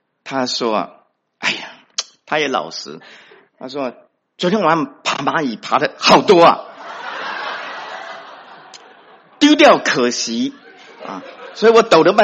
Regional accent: Taiwan; moved away; 我记得我是从台湾啊过来的哈，所以我在台湾的时候，年轻的时候

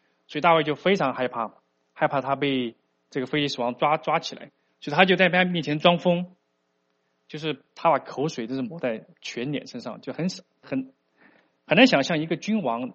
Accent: China; 就是我们中国人所常说的长头诗。

